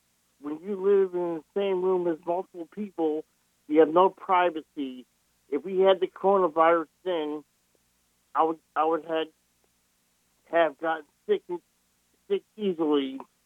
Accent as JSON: {"language": "English", "town": "Springfield", "region": "Illinois", "country": "United States", "said": "I'm from Springfield and currently live in Pontiac."}